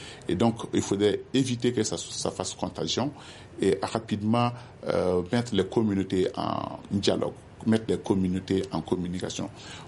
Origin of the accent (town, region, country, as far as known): Mali